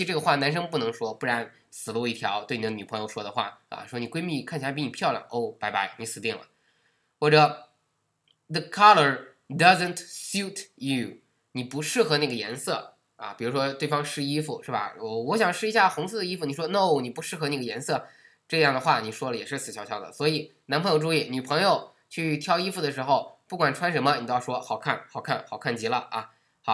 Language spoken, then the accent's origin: Chinese; Beijing, China; 而且尤其是咱们北京人啊，有时候后面加了儿化音